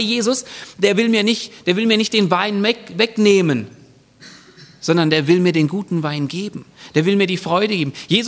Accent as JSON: {"language": "German", "town": "Spalt", "region": "Bavaria", "country": "Germany", "said": "Ich komme aus Franken, ja? Spalt. Für alle Bierliebhaber, wir haben das Spalter Bier."}